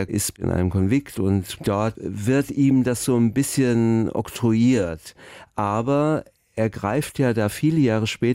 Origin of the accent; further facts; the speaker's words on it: Hesse, Germany; der Katholizismus in Hessen oder wo ich aufgewachsen bin